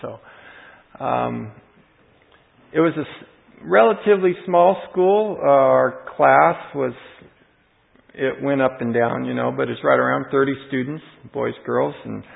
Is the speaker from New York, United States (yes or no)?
no; California, United States; I was born in Southern California, in San Diego. That's where I was born. Didn't grow up right in San Diego, but in the vicinity.